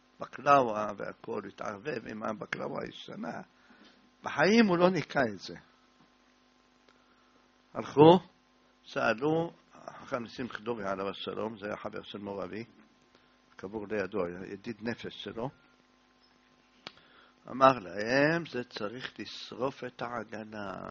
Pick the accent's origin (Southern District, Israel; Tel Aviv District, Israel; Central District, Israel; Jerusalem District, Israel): Jerusalem District, Israel; Jerusalem; אני ירושלמי מכיר.